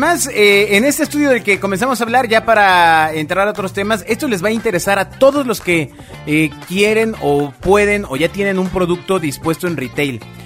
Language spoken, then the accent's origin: Spanish; Mexico; si nosotros como mexicanos ya llegamos a este nivel de comparar los precios de esta forma